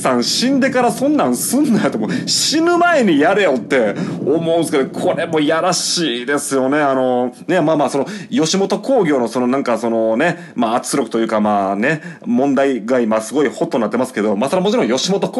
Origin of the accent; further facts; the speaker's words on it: Shiga, Japan; 僕の地元滋賀も